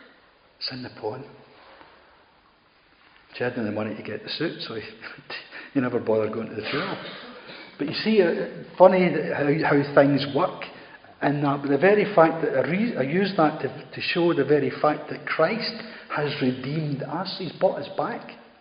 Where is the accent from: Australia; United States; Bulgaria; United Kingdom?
United Kingdom; View Park, Scotland; I came from View Park near Uddingston. The biggest industry really was the coal mines in that area.